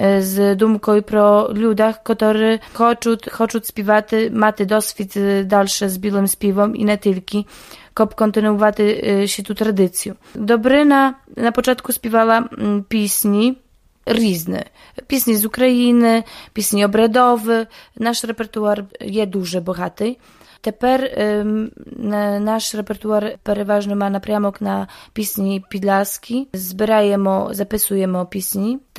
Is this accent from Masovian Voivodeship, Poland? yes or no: no; Czeremcha, Podlaskie Voivodeship, Poland; Тому що ми є, більшість колективу є з Черомху, і ми з Черомхи